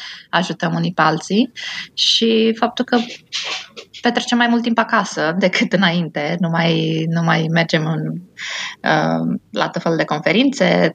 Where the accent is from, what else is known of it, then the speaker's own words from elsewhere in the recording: Romania; moved away as an adult; now in Chicago, United States; Eu am plecat din România în 2002, m-am mutat aici în Chicago în 2002 și cam aici am rămas. Mi-am plecat doar câțiva ani în Indiana ca să-mi fac rezidențiatul, dar mare parte am stat aici în Chicago.